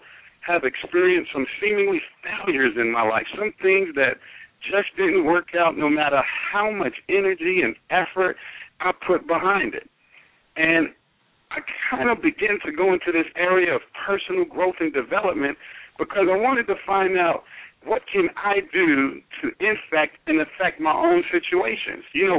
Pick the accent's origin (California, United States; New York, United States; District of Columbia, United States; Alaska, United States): New York, United States; New York City; I was born in the Bronx while it was the murder capital of the world, the youngest of four children to a single parent